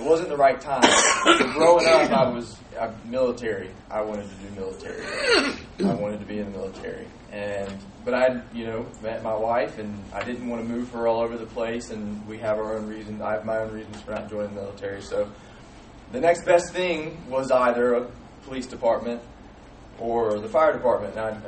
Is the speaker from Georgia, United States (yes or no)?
yes; Georgia, United States; If you can't really understand me, it's because I'm from South Georgia.